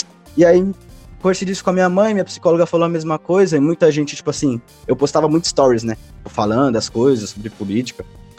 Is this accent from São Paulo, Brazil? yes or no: yes; São Paulo, Brazil; Cara, eu cresci aqui na Zona Leste, né? Eu moro na Moca, mas eu cresci numa quebrada da Zona Leste.